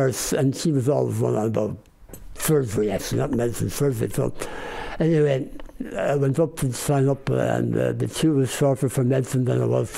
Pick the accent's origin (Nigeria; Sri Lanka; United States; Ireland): Ireland; Dublin, Leinster; We grew up in Dublin in the 60s and everybody was poor. There was really no wealthy people.